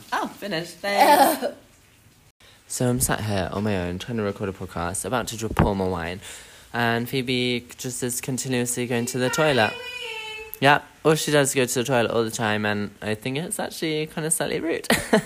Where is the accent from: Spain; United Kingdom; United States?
Spain; moved away as an adult; skin being raised in Spain.